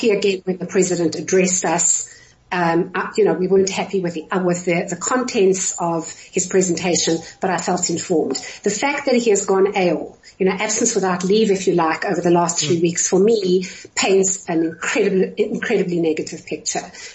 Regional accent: South Africa; I'm a South African.

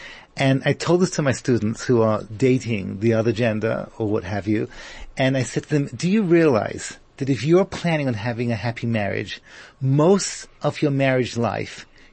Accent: England, United Kingdom; now in Israel; I'm originally from England with a little twist of American. So those of you who are trying to figure out my accent, it's a little twisted.

